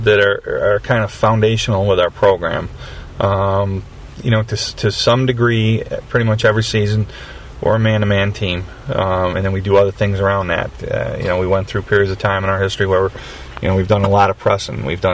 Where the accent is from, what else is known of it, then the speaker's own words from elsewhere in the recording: Waterville, United States; we've got actually from my hometown Waterville